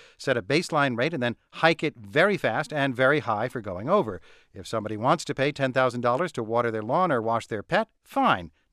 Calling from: North Carolina, United States; I'm from North Carolina, where we have an outdoor watering ban

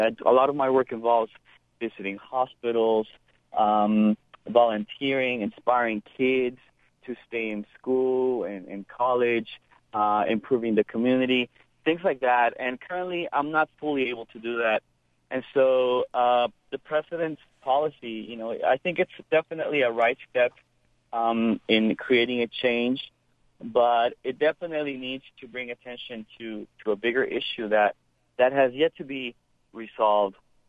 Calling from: Oakland, California, United States; I'm calling from Oakland. I am a 30-year-old pastor.

